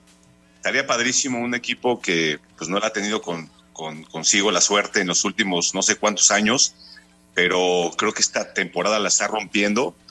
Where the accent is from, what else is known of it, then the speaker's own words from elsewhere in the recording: Mexico; Este alimento básico para nuestra dieta como mexicano.